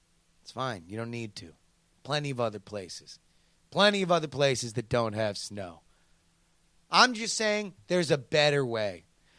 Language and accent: English; Florida, United States; also born or lived in Texas / San Diego; I was born in Texas, moved to South California, San Diego to be specific, and then raised the majority of my life in Florida.